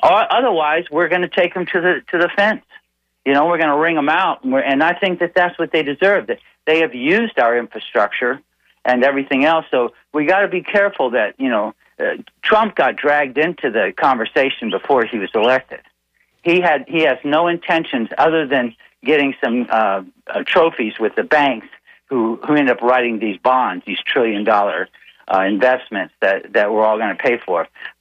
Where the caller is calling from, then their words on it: Palmetto, Florida, United States; from Palmetto.